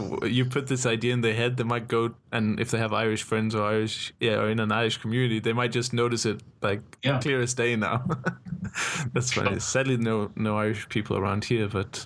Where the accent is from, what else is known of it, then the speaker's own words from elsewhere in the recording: Denmark; first language Danish; English is a second language; with my ability in Danish as my native language and a little bit of Swedish and Norwegian, I can actually read some of the Icelandic